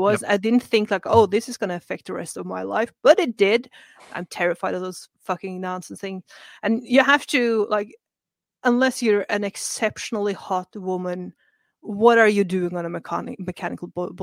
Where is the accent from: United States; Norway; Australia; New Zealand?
Norway; And I came from Frosty, creepy, springy Norway